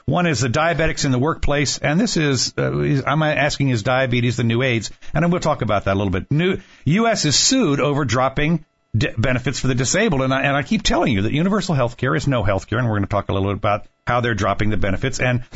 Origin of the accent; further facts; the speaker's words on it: Washington, District of Columbia, United States; I grew up in the District of Columbia, and I remember when I grew up there, it was a small town.